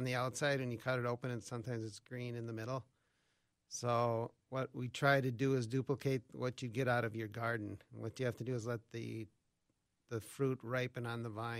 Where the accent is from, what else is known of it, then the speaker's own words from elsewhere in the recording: Albert Lea, Minnesota, United States; Yes, I grew up around Albert Lea, so southern Minnesota.